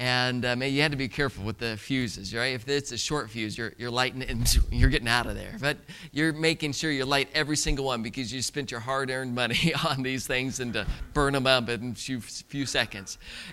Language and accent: English; Indianapolis, Indiana, United States; Now, again, I grew up in Indianapolis, and so I had friends that would do detasseling